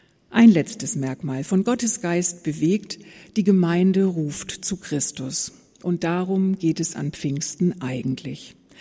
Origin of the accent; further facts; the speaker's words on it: Southern Germany, Germany; Ich bin ja nun als Süddeutsche hier in der norddeutschen Diaspora